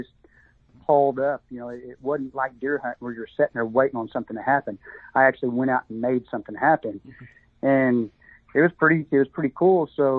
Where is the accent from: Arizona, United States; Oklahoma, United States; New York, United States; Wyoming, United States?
Oklahoma, United States; Dale; Well, in 2005, you know, I was from Dale.